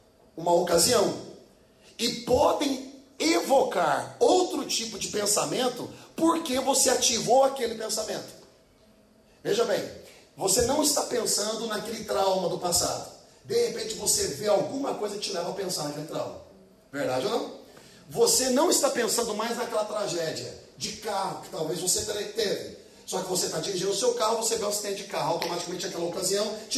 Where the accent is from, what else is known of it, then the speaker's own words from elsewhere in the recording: Uberaba, Minas Gerais, Brazil; Ó, eu venho de Minas Gerais, Uberaba. Mineiro mesmo, bom.